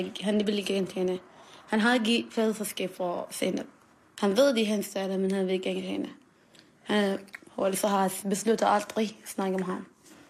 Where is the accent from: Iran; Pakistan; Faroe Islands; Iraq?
Iraq; Danish is a second language; now in Copenhagen, Denmark; Landet? Irak. Ja, Irak. Og så bor jeg her på 12 år siden, eller 13 år siden. Kom med mine forældre.